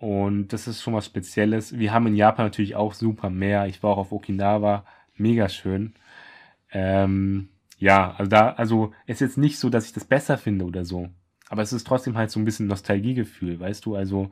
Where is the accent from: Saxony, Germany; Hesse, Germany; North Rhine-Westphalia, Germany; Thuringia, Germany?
Hesse, Germany; now in Berlin, Germany; oder auch von Berlin nach Hessen, also in meine Heimat.